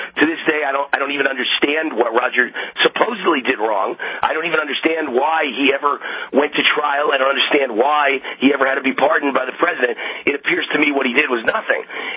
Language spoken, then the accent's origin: English; New York, United States; I was born and raised in New York too. So I grew up in the only Jew in a very mafia Italian neighborhood